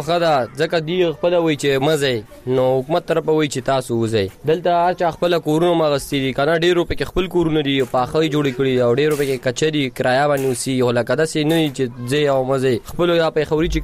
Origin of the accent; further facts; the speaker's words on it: Nangarhar, Afghanistan; now in Pakistan; موږ ته پته ولې چې موږ افغانان یو دی پاکستانیان دی د خپل ملک دی ازنګ ملک افغانستان دی